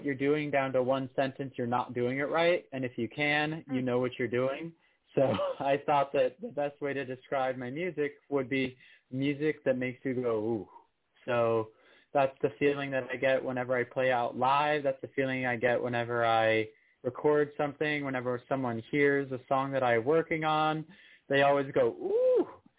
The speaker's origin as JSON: {"language": "English", "town": "Oakland", "region": "California", "country": "United States", "tie": "born or raised there", "said": "Yeah, so I was raised in Oakland. I grew up there. My parents had a house in the Oakland Hills."}